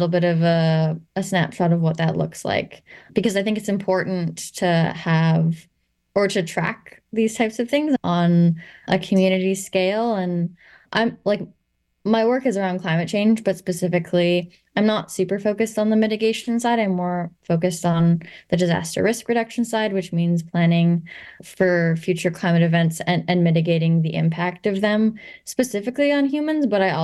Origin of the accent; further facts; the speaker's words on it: Cortes Island, British Columbia, Canada; I grew up on Cortez Island, and now I'm coming back to Cortez.